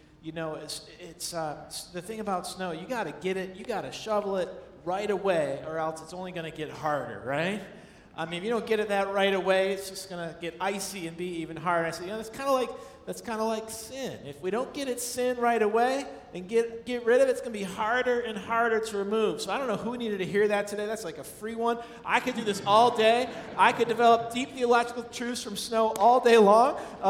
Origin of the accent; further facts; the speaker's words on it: Buffalo, New York, United States; I'm from Buffalo originally, so this is just dreamy for me.